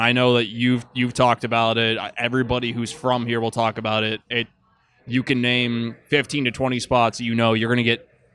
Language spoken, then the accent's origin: English; Pittsburgh, Pennsylvania, United States; Yeah, or I came from Pittsburgh, and that's the exact same situation.